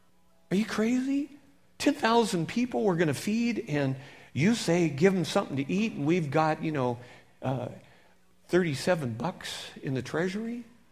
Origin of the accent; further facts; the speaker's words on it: Seattle, Washington, United States; I was raised in Seattle